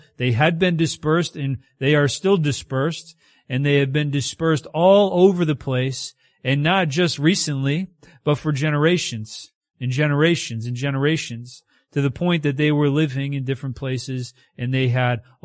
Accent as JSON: {"language": "English", "country": "United States", "said": "I'm American, so I have like everything, right?"}